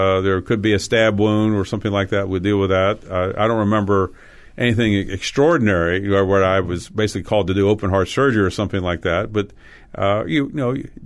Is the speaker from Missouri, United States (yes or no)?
no; Crisfield, Maryland, United States; And Astoria is very much like a town that I grew up in Maryland called Crisfield. It was the crab capital of the world, they called themselves.